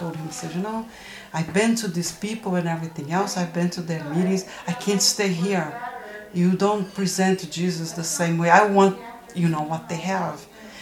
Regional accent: Brazil; moved away as an adult; now in United States; I am Brazilian. I grew up in Brazil, and I came to the U.S. I was 24 years old, so over 30 years ago. I'm 61 right now.

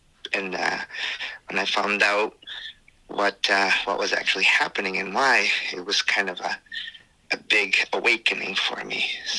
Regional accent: Angola; I was actually raised in a Christian home. I was raised in Angola, Africa, and it wasn't until I was 30 years of age that I discovered the big family secret that we are descendants of the people of Israel.

